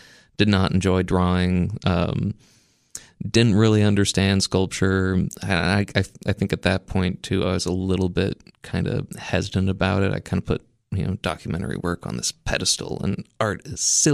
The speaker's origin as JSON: {"language": "English", "town": "Memphis", "region": "Tennessee", "country": "United States", "tie": "born or raised there", "also_born_or_lived": "Maine", "said": "I was originally, born in Maine, but I was raised outside of Memphis, Tennessee. Lived here for about 16 years before moving back up north for school."}